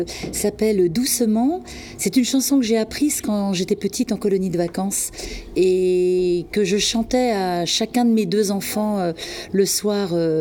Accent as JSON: {"language": "French", "town": "Langouët", "region": "Brittany", "country": "France", "said": "donc je suis de Langouette. Là, je suis au Café des Possibles à Guipel."}